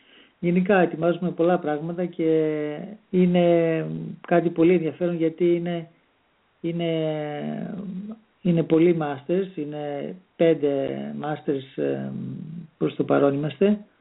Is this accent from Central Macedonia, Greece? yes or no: yes; Thessaloniki, Central Macedonia, Greece; Θεσσαλονίκη μεριά. Θεσσαλονίκη μεριά, που είναι και ο τόπος μου.